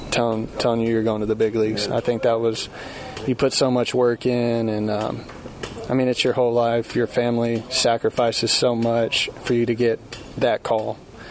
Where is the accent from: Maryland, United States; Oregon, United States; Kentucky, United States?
Kentucky, United States; I grew up right there in Kentucky, so it was always a dream to go to Kentucky.